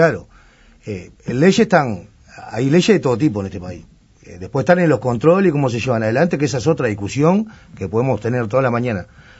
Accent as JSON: {"language": "Spanish", "country": "Uruguay", "said": "como uruguayo"}